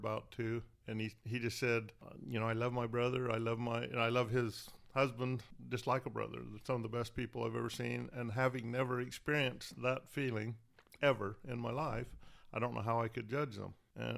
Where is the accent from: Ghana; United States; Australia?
United States; Mountain View, Wyoming; I grew up in Mountain View, Wyoming, so there's 307 people in the town.